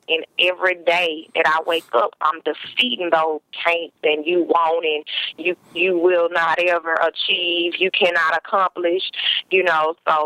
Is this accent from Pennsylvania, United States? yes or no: no; Mississippi, United States; I'm calling from Hattiesburg, Mississippi.